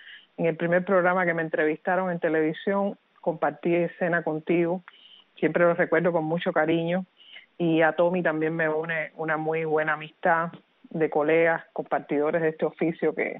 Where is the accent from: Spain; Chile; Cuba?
Cuba; las mujeres que crecimos en Cuba y vivimos en Cuba